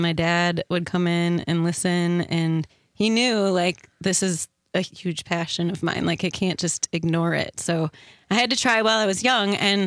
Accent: Fort Atkinson, Wisconsin, United States; I'm actually from Fort Atkinson.

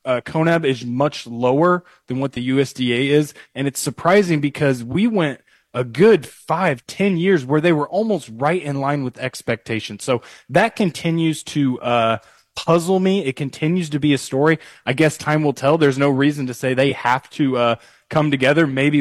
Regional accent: Assumption, Illinois, United States; Yeah, so born and raised in Central Illinois, in Assumption, to be exact.

